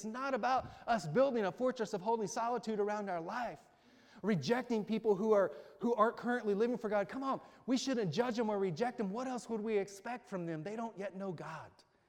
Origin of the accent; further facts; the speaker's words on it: Amarillo, Texas, United States; born there; also born or lived in Abilene, Texas; So I was born in Texas, in Amarillo, Texas, in the Texas Panhandle. And then I spent 13 years in Abilene, Texas, West Central Texas